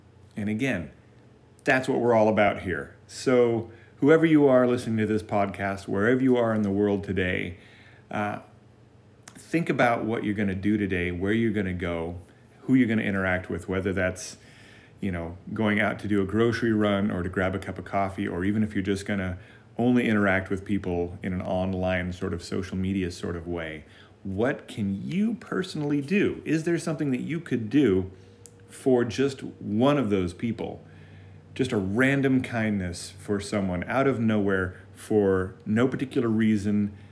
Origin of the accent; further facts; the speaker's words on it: Seattle, Washington, United States; Growing up near Seattle, my family would invariably do a road trip down to Southern California, where my folks were from